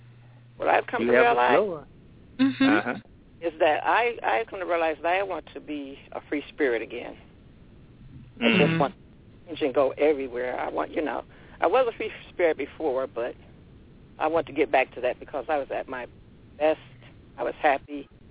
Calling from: Cleveland, Ohio, United States; I'm calling from Cleveland, Ohio.

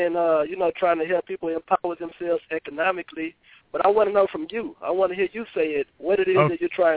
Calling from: Houston, Texas, United States; I'm from Houston. I'm calling in Houston.

